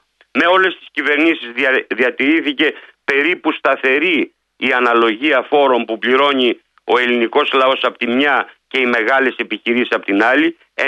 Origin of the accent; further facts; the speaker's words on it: Central Greece, Greece; υπάρχει στην πατρίδα μου για παράδειγμα στη Φθιώτιδα που είμαι και υποψήφιος